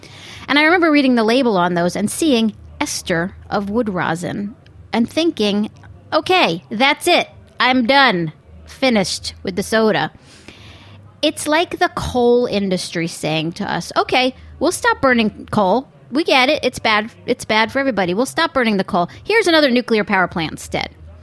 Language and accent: English; Long Island, New York, United States; And I grew up on Long Island, but we had good pizza back then. You know that, Jack. We're both proud former Long Islanders.